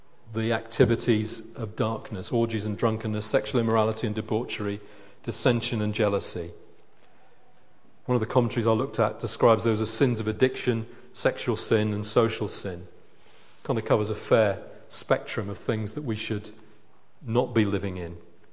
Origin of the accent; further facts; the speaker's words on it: United Kingdom; Now, of course, all British people behave decently all the time because we're British and we're decent chaps, aren't we?